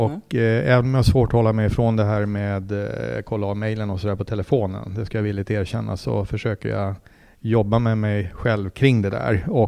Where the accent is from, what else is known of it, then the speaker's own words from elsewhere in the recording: Mora, Dalarna County, Sweden; also born or lived in Uppsala; Född och uppvuxen som sagt i Mora. Jag pluggade i Uppsala till civilekonom.